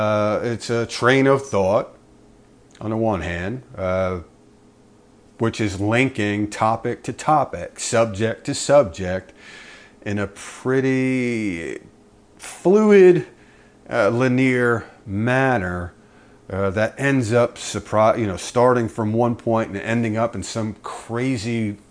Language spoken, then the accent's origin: English; New Jersey, United States; also born or lived in Georgia / Tennessee; now in Texas, United States; I come originally from New Jersey, and I've gotten to Texas by way of Georgia, Tennessee